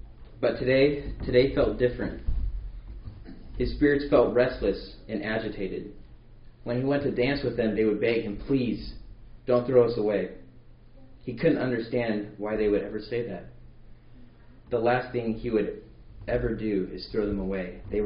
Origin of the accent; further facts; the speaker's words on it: Burley, Idaho, United States; my wife and I, we grew up in Burley from a young age.